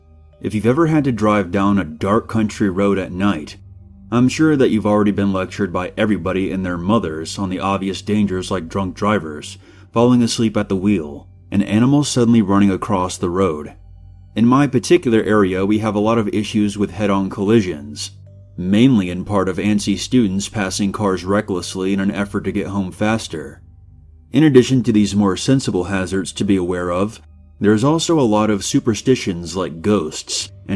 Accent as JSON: {"language": "English", "town": "Seattle", "region": "Washington", "country": "United States", "tie": "born or raised there", "said": "Growing up in Seattle, one of the biggest cities on the West Coast, I never really needed to worry about the dangers of driving in the middle of nowhere, until I committed to a college in Eastern Washington."}